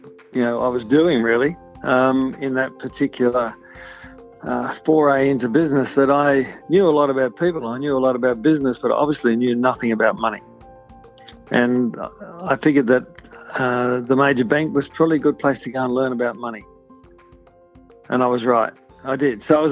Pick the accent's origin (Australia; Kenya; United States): Australia; Westmead, New South Wales; So I grew up in Westmead, you know, which is a little suburb of Parramatta, so Western Suburbs kid.